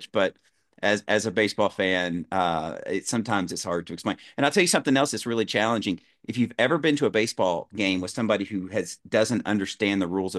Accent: Kentucky, United States; no, I grew up in Kentucky. So I grew up in rural Kentucky.

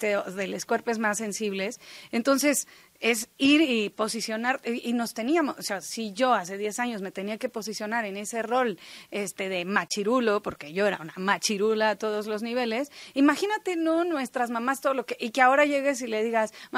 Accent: Mexico; somos mexicanas, crecimos en el catolicismo

